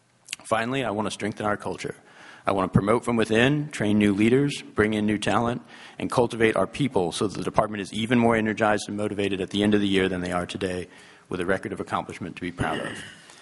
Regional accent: Anchorage, Alaska, United States; I grew up in Anchorage, and I've lived there almost all my life, aside from going outside for college and law school

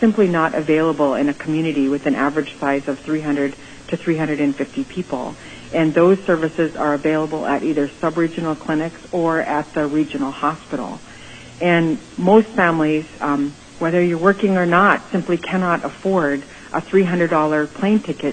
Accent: Bethel, Alaska, United States; My mother, I'm originally from Bethel. My mother's family is from Guginluk, which is on the coast from Bethel. She's Yupik.

